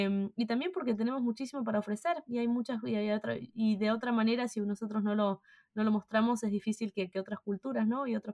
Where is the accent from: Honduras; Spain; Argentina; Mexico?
Argentina; Yo soy argentina y es lo que me hace especial y es lo que me hace única.